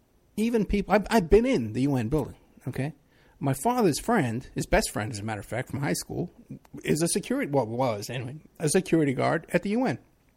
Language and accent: English; New York City, New York, United States; I am from New York City. You may not be able to tell from my Scottish accent.